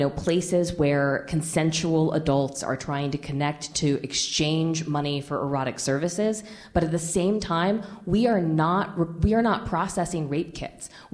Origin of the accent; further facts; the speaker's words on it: New York, United States; You know, I'm from New York. A lot of these folks are from Seattle.